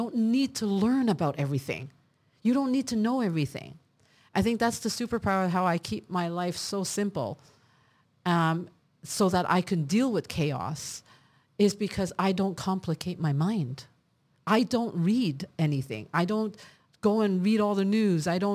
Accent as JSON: {"language": "English", "town": "Montreal", "region": "Quebec", "country": "Canada", "tie": "born or raised there", "also_born_or_lived": "Hong Kong", "moved": "yes", "lives_now": "Singapore", "said": "I mean, I grew up in the city. I've never even been to a country. Then I moved from Montreal to Hong Kong, which is 4 times worse in energy. And then I lived in Singapore."}